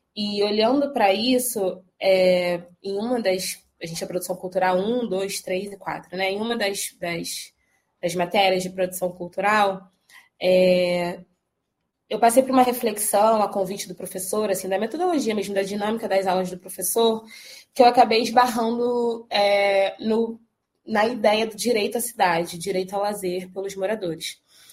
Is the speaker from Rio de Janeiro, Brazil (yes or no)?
yes; Rio de Janeiro, Brazil; also born or lived in Belo Horizonte; faço questão de dizer que eu venho de BH. Mas enfim, vim para o Rio, moradora do subúrbio desde sempre, cresci na Água Santa, depois me mudei ali para o Jacaré, Caxambi